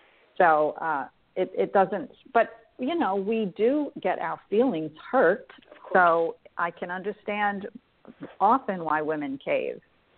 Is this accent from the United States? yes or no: yes; New York City, New York, United States; moved away as an adult; I grew up in New York City. I was there my entire life.